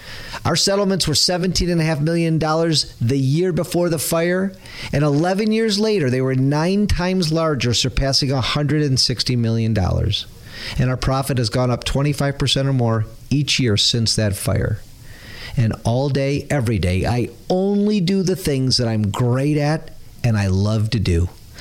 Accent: Detroit, Michigan, United States; I'm from Detroit.

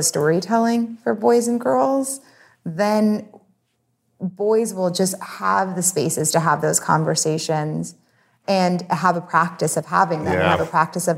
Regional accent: New Orleans, Louisiana, United States; you know, I'm from New Orleans. And so like something that's just like a street term is being like, yeah, you're right.

